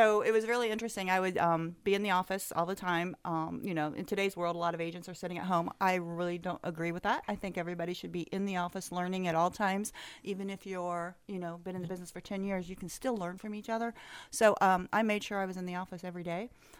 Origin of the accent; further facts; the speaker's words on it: Zionsville, Indiana, United States; I grew up in Zionsville.